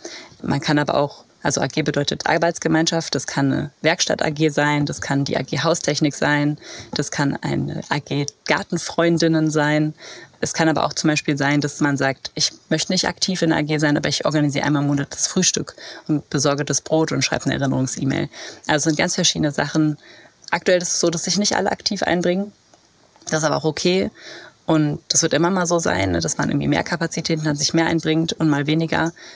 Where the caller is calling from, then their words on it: Slovenia; Ich rufe gerade aus Slowenien an oder bin aus Slowenien eingewählt. Auf Elternzeitreise mit meinem Mann und meinen zwei Kindern.